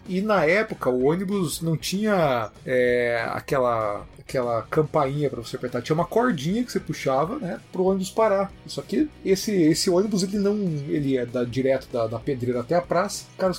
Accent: União da Vitória, Paraná, Brazil; now in Curitiba, Brazil; Tinha acabado de vir pra Curitiba e morar aqui sozinho, né? E aí eu tinha vários amigos lá da minha cidade, de União da Vitória.

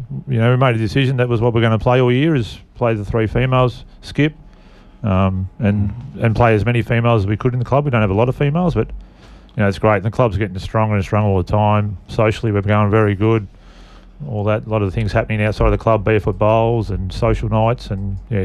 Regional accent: Mooroopna, Victoria, Australia; I grew up in Maroopna

